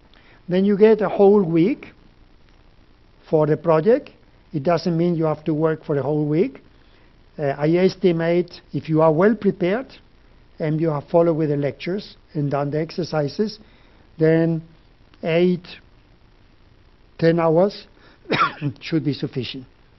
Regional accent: Spain; now in Norway; So I come originally from Spain

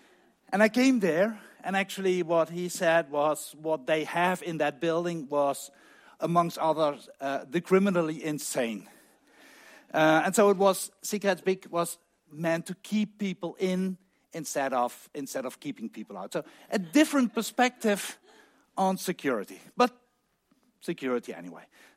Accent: Netherlands; Norwegian is a second language; now in Norway; Jeg er opprinnelig fra Nederland.

